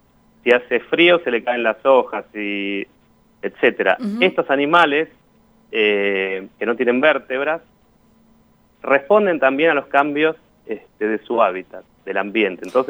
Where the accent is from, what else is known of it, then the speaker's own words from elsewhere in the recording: Tapiales, Buenos Aires Province, Argentina; Yo soy de Buenos Aires. Yo me crié en Tapiales, que es un barrio ahí por el mercado central de Buenos Aires. Después viví en Capital hasta los 33 años